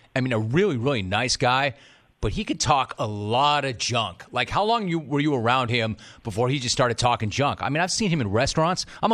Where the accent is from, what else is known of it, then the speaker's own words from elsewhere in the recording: Los Angeles, California, United States; I live south of Los Angeles. I'm a Los Angeles native. I grew up in Los Angeles. I no longer live there. I live south thereof.